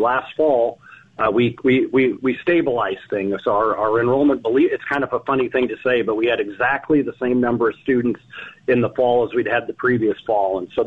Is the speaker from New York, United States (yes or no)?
no; Iowa, United States; also born or lived in Kansas; so I grew up in Iowa, then I was down in Kansas for about 25 years or so